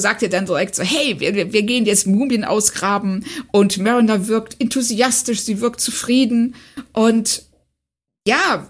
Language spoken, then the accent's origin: German; Lindlar, North Rhine-Westphalia, Germany; diese Heimatstadt nicht die Größe von Los Angeles hat, sondern eher von Lindlar, wo ich herkomme